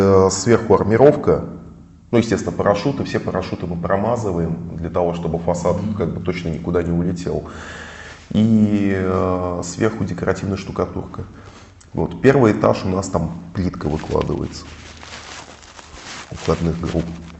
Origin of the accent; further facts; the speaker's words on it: Saint Petersburg, Russia; Я просто сам родился и вырос в Красносельском, на Тамбасово.